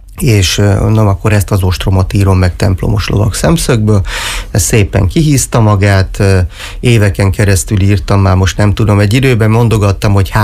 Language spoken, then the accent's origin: Hungarian; Miskolc, Borsod-Abaúj-Zemplén, Hungary; aztán ugye a Diósgyőri vár közelében nőttem fel, a Kuruc utcán laktunk, hogy gyakorlatilag nem volt olyan nap, hogy ne csatangoltunk volna a vár környékén.